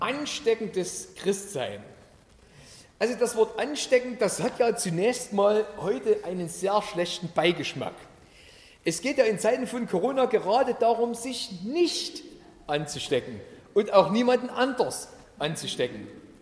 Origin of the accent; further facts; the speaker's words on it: Limbach-Oberfrohna, Saxony, Germany; Ich komme aus Limbach-Oberfrohna. Wird vielleicht nicht jedem was sagen, das liegt neben Chemnitz.